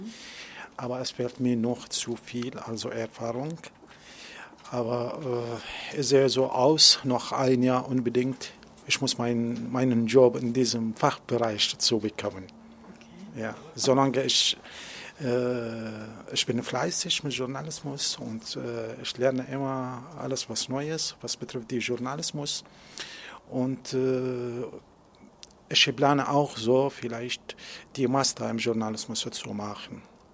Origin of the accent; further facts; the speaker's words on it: Baghdad, Baghdad Governorate, Iraq; German is a second language; now in Trier, Germany; Ich komme aus dem Irak, aus Hauptstadt Bagdad, und ich wohne jetzt in Stadt Trier in Deutschland.